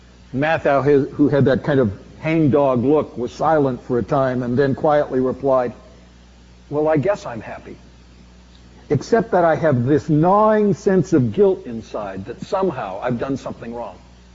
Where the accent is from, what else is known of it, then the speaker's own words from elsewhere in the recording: Canada; As a Canadian, I'm a non-American.